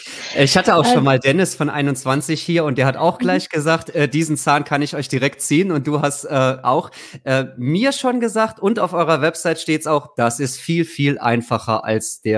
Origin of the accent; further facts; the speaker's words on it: Trier, Rhineland-Palatinate, Germany; ich komme ursprünglich aus Trier